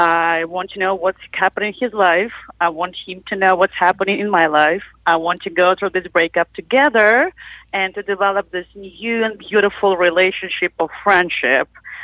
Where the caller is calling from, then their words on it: Nashville, Tennessee, United States; Hey, I'm calling from Nashville. It's raining here, so I'm taking a little break from exploring.